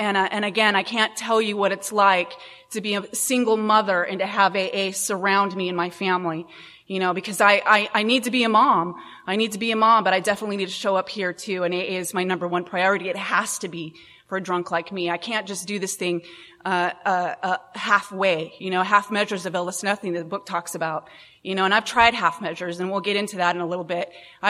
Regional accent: Houston, Texas, United States; born there; But I was born in Houston, Texas

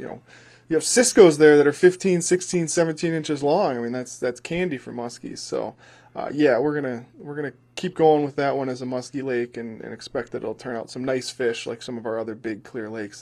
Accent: United States; Now, I grew up down in Chippewa County, and yeah.

